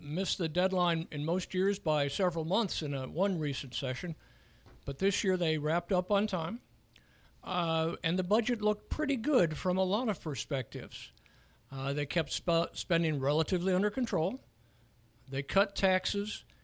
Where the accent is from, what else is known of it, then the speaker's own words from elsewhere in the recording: Illinois, United States; particularly bad news coming from my home state, Illinois.